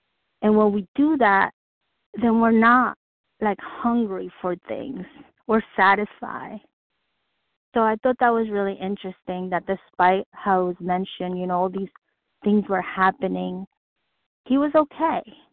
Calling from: New York, United States; I'm calling from Rockland County, New York State.

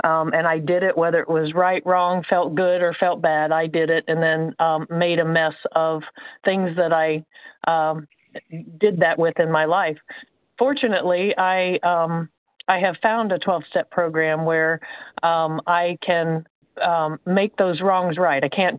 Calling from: Indiana, United States; I'm calling from Indiana.

